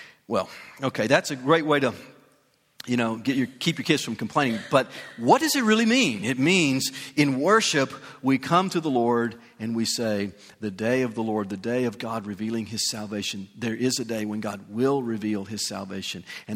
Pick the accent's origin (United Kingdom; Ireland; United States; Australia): United States; the South; So I'm from the South, and I'm from this city, so I can talk about it.